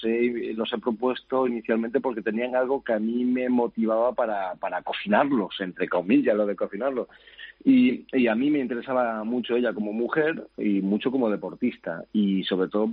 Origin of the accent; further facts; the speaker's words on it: Jarandilla de la Vera, Extremadura, Spain; Yo soy de la zona de la Vera, de Jarantilla.